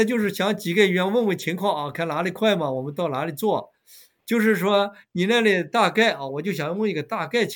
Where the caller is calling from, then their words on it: Beijing, China; 我这个电话是从北京打过来。